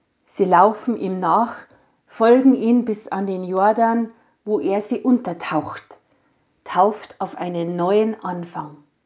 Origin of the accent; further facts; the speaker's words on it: Lauterbach, Bavaria, Germany; Durch meine Heimatgemeinde Lauterbach in der Gemeinde Rohrdorf läuft ein kleiner Bach.